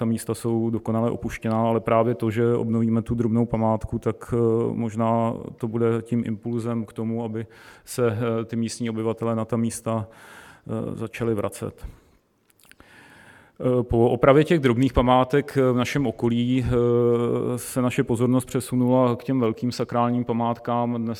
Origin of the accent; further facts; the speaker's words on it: Most, Ústí nad Labem Region, Czechia; born there; now in Česká Lípa, Czechia; moje maminka je Češka. Žiji v České Lípě, narodil jsem se v Mostě, ve Starém Mostě, to bylo to královské okresní město, na které jsme koukali ještě v původním stavu, takže tam jsem se narodil v roce 1970.